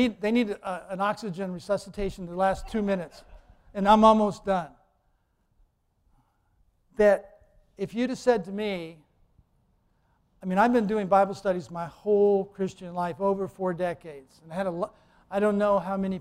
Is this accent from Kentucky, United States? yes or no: no; Virginia, United States; now in Mission Viejo, United States; He's from Iowa, I'm from Virginia, and we live in Mission Viejo.